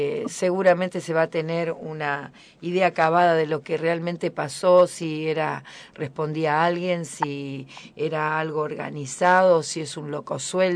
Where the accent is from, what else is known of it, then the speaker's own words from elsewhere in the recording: Argentina; como argentinos.